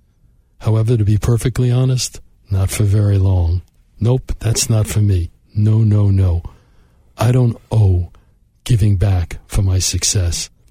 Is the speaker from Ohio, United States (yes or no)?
no; Brooklyn, New York, United States; I grew up in Brooklyn, never felt I had a chance